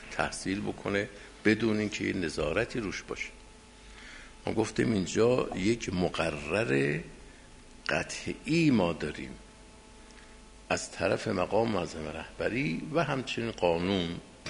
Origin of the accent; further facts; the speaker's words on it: Iran; ما اهل ایرانیم، ما چه هستیم؟